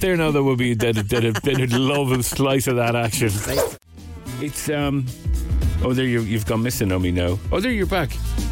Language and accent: English; Castlebar, County Mayo, Ireland; I was DJing in a hotel in Castlebar. It's my hometown.